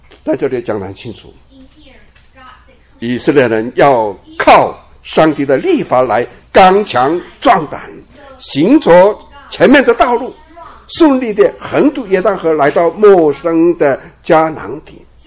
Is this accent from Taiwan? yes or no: yes; East Taiwan, Taiwan; 你知道我出生在台湾东部小小的村落，当时乡下很多地区没有电，所以我住的地方也没有电